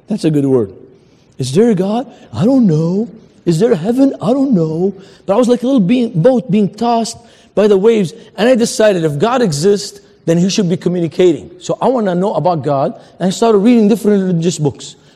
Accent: Lebanon; My cousins and second cousins fought in the Golan Heights, so I growing up in Lebanon

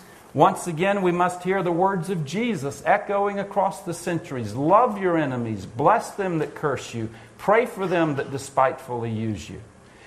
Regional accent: the South, United States; And I'll be honest with you, I grew up in the South.

